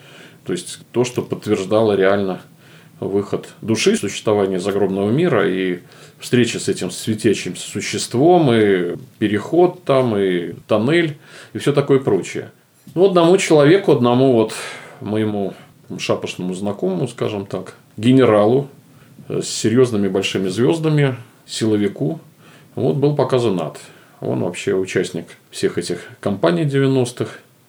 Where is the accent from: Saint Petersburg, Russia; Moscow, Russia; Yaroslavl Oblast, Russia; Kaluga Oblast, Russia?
Kaluga Oblast, Russia; Obninsk; Разговор наш происходит в Обнинске, в моем родном городе, где я достаточно много лет прожил, где моя матушка, слава богу, еще живет. Город науки, город, находящийся недалеко от Москвы, где более 20 научных институтов